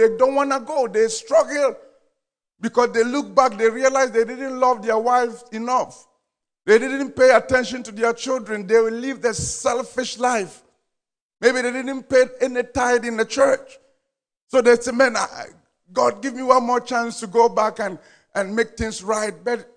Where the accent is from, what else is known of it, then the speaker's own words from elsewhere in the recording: Ghana; Because growing up in Ghana, there is something that your father would tell you, men don't cry.